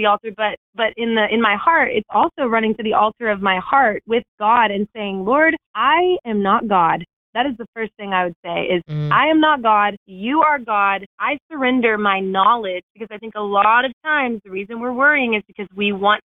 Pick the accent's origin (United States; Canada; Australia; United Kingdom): United States; the South; I don't know about you, but I grew up in the South, and I think a lot of Southern mamas pride themselves about worrying for their kids.